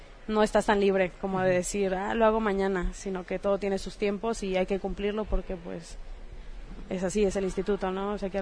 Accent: Cancún, Quintana Roo, Mexico; es lo que he visto desde que nací, soy nacida en Cancún, entonces nací con el turism

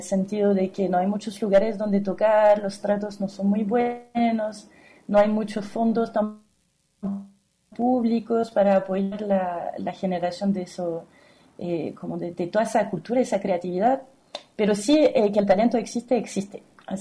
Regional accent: France; Yo soy francesa y bueno, el resto de los integrantes son chilenos.

